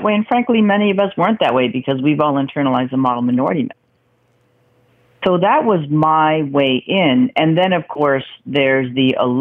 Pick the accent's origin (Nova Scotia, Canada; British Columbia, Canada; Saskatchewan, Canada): British Columbia, Canada; Vancouver; I grew up in Vancouver in the 70s, and I wanted to be white because there was no message telling me that me as a Korean Canadian girl that I was powerful or attractive.